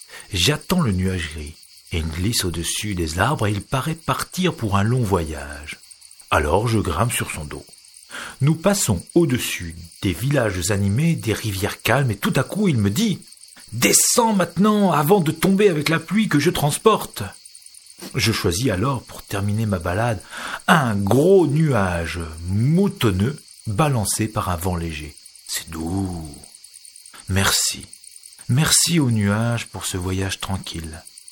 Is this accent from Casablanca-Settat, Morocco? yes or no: no; Asilah, Tanger-Tetouan-Al Hoceima, Morocco; moved away as an adult; De ma ville natale, je ramène du sable et de l'eau de mer pour me fabriquer un petit Maroc à moi. Chaque fois que j'oublie ma bouteille d'eau de mer et mon petit carton de sable d'Azila, ça me manque beaucoup